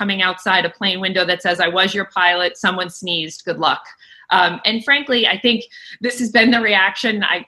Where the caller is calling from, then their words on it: Boston, Massachusetts, United States; I am calling in from Boston, where we are safe and sound in our homes for many weeks.